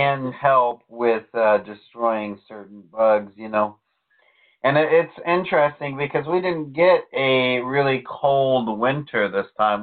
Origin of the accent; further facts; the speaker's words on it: Florida, United States; See, I'm from Florida. I can take the heat, but I can't take the cold.